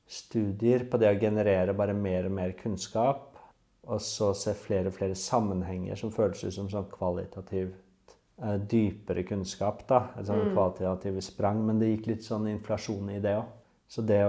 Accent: Kolbotn, Akershus, Norway; now in Oslo, Norway; jeg kommer fra Kolbotn, sør for Oslo, flyttet til byen på videregående, og så jeg bodd I byen siden da, unntatt Kabelvåg et år, og Lillehammer tre år.

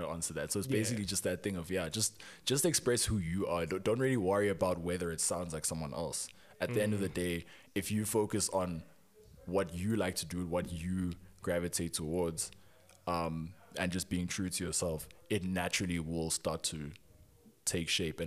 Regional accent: South Africa; And I think recently I've come to accept that no, me as a South African making music is South African music.

